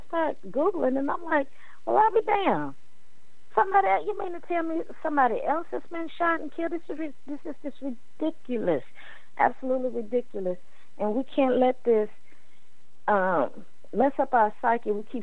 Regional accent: Houston, Texas, United States; Right in Houston, my hometown, there was a woman who was having a mental episode.

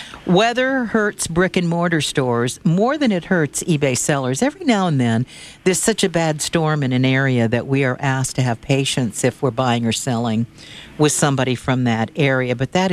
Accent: the South, United States; No, but not I grew up with them in the South.

